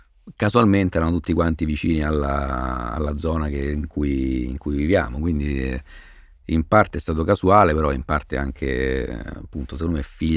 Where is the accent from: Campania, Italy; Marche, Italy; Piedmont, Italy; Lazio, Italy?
Lazio, Italy; Rome; sono di Roma, sono contento di essere romano, mi piace vivere in città, però non mi sento, ecco, un'emanazione della città. Mi sento un cittadino di Roma